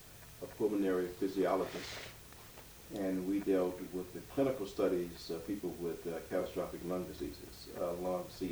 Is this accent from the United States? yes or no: yes; Bowling Green, Kentucky, United States; I'm from Bowling Green, Kentucky, and I first started school at State Street School, located on the corner of 2nd and State, right across from my residence